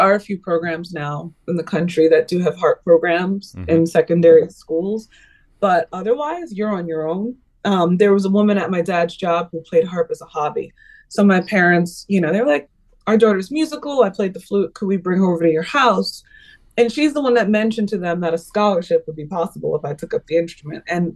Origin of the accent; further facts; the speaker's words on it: New York, United States; And I'm from New York, so I'm like a hip hop baby.